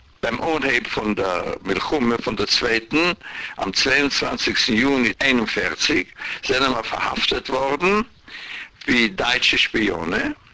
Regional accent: Vienna, Austria; born there; Ich bin geboren in Wien, ich lebe Hand in Wien, ich mache Sachen in Wien.

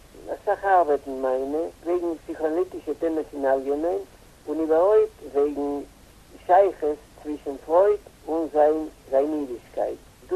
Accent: Buenos Aires, Argentina; born there; German is a second language; Ich bin geboren in Buenos Aires und bin alt, 77 Jahre.

